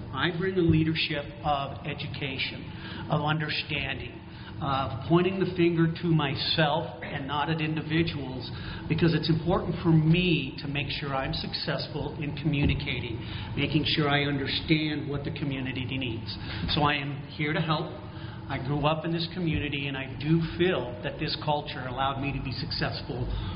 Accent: Buffalo, New York, United States; I grew up in Buffalo from third grade on. … are my parents

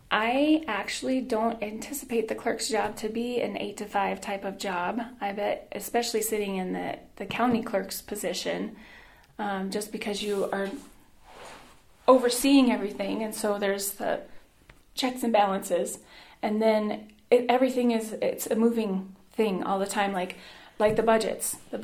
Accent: Buffalo, New York, United States; well, I am from the Buffalo community

